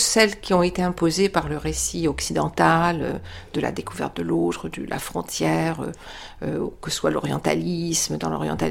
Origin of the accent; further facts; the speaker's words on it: France; il n'y a pas l'écart, ah, c'est les Américains et moi, je viens de la France.